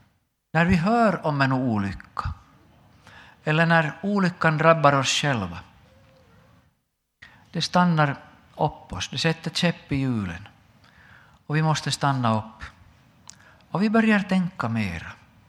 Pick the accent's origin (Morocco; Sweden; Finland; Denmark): Finland; åtminstone hemma i Finland, har blivit en helg där många går till gravarna